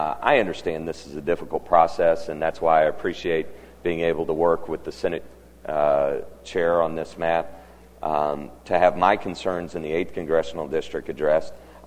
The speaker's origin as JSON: {"language": "English", "region": "Missouri", "country": "United States", "said": "I hail from Cape County."}